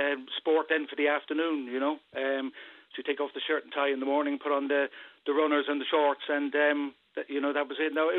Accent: Cork, Munster, Ireland; also born or lived in London / Zimbabwe; After going to Mayfield Community School here in Cork, I qualified as a teacher in UCC.

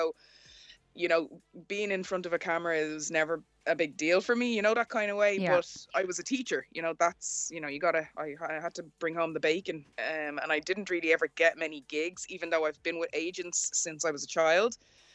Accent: Ireland; I grew up in Ireland, and honestly, I never saw anybody that looked like me on TV.

